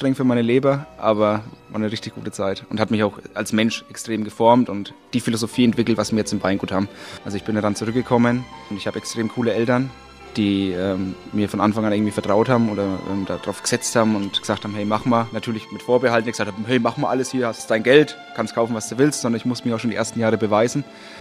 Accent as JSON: {"language": "German", "region": "Bavaria", "country": "Germany", "said": "Als Franke mache ich das natürlich gern."}